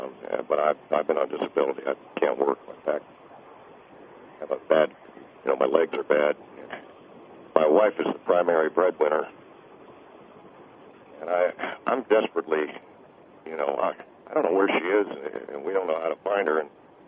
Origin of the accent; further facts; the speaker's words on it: United States; I'm an American. My wife and my daughter are Americans